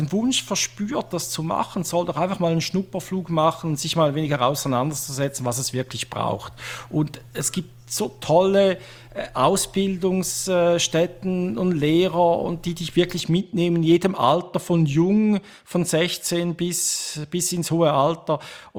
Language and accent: German; Switzerland; accent: Swiss